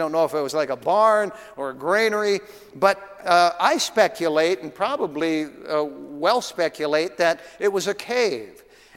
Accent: Grand Forks, North Dakota, United States; For me, I would have to drive north to Grand Forks, about 75 miles. And that was my hometown.

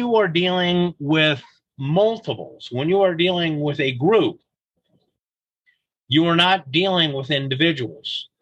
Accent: Scotland, United Kingdom; I'm Scottish. I joke that, you know, my people invented the bagpipes as a weapon of war.

